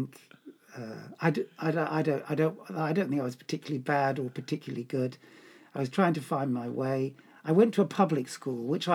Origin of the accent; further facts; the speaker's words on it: London, United Kingdom; Well, I grew up in London, David. I was born in University College Hospital. My father was a Londoner, middle-class bank clerk. My mother was a Northerner from County Durham, and she was very working class.